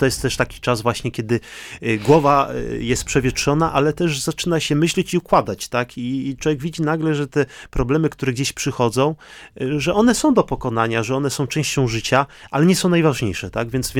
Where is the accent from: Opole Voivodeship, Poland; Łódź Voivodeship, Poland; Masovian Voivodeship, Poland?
Opole Voivodeship, Poland; Nysa; Ja pochodzę z Nysy, tam ciągle moi rodzice mieszkają, rodzeństwo